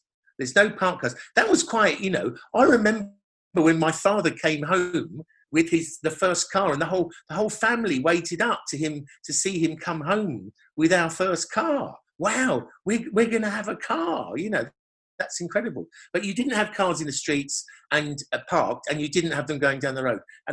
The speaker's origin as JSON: {"language": "English", "region": "London", "country": "United Kingdom", "tie": "born or raised there", "said": "if you grew up in Southwest London and you were around in the 60s in Clapham and Battersea, Wandsworth, every street was your playground"}